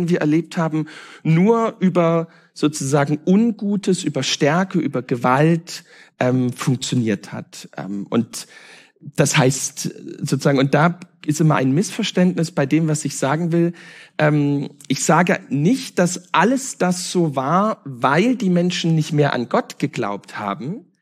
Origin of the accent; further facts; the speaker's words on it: East Germany, Germany; die ja bei uns in Ostdeutschland katastrophal waren